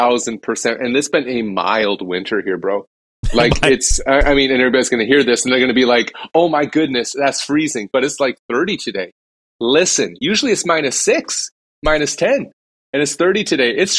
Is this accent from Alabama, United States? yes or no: no; North Dakota, United States; now in Minneapolis, United States; But we're from the Midwest. We grew up in North Dakota originally, which is a bit colder than where we're at in Minnesota.